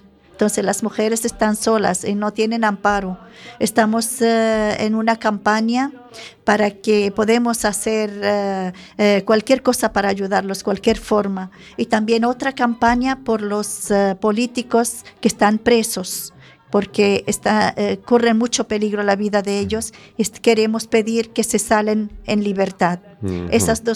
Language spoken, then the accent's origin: Spanish; Syria; born there; Spanish is a second language; manda saludos a Suría, a la tierra donde yo nací.